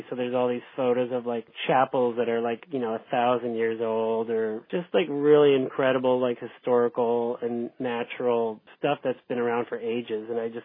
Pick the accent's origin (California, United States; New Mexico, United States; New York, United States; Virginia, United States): California, United States; I was a tour guide in my hometown at the Cabrillo Marine Museum.